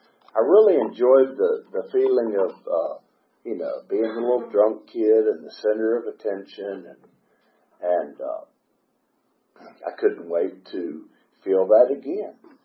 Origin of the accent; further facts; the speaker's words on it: Atlanta, Georgia, United States; So I'm an Atlanta native. I was born in Piedmont, grew up in Gwinnett County, and I'm the youngest of five, Irish Catholic family, and three brothers and two sisters.